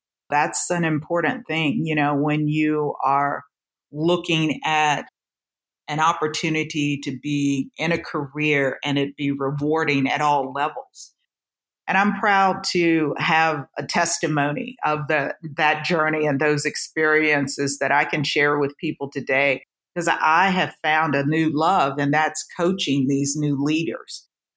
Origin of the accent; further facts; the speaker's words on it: Texas, United States; I love being a Texan.